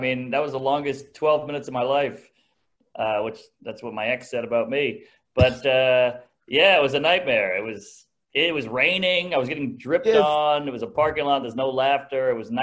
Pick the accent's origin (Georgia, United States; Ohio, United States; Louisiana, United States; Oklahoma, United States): Louisiana, United States; New Orleans; No, I grew up in New Orleans, Louisiana, born and raised in a weird house that was like a dilapidated mansion in a poor neighborhood.